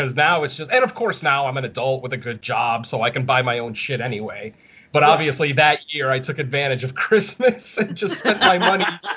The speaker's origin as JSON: {"language": "English", "country": "Spain", "said": "But I do remember when I was a little kid, I'm from Spain, for anyone who doesn't know."}